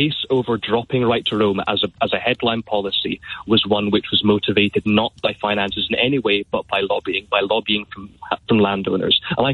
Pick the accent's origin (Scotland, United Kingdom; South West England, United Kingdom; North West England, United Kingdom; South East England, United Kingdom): Scotland, United Kingdom; also born or lived in England; I moved up from England after the last election, after the 2019 election. I moved back up to Scotland.